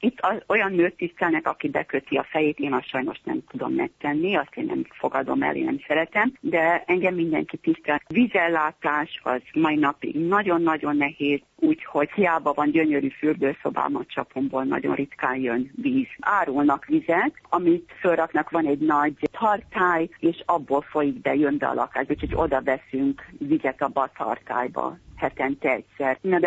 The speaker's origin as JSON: {"language": "Hungarian", "region": "Budapest", "country": "Hungary", "tie": "born or raised there", "said": "Én igazi pesti lány voltam, de mivel ott nőttem föl, nekem nagyon-nagyon nehéz volt beilleszkedni egy olyan helyre, ahol kútból kellett a vizet hozni, ahol állatokat kellett tartani"}